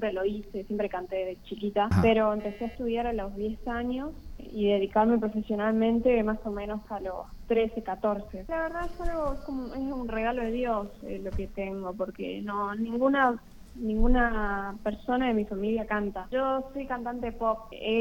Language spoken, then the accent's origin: Spanish; Corrientes, Argentina; Yo soy de Corrientes Capital.